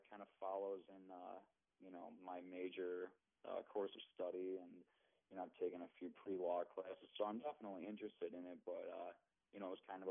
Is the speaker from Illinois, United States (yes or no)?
yes; Chicago, Illinois, United States; I applied to a few places back in my hometown of Chicago